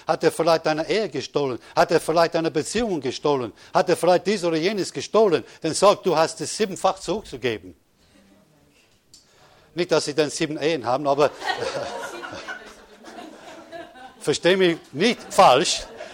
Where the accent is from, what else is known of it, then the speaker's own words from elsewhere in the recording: England, United Kingdom; German is a second language; Sieh, das ist das Problem als Engländer, was ich habe. Wir sagen Goliath in Englisch, nicht?